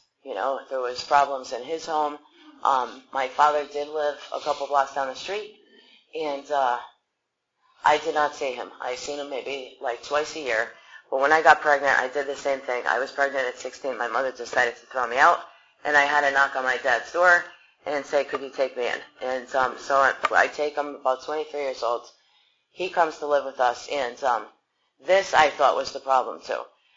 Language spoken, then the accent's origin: English; West Haven, Connecticut, United States; I did not go back to West Haven, my hometown. I stayed in this godforsaken town.